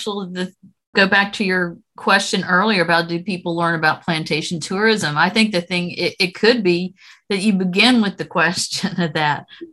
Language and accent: English; Greensboro, North Carolina, United States; Guilford Courthouse, which is where I live in Greensboro. That's what came up. I was born in, I mean, I was raised in Greensboro.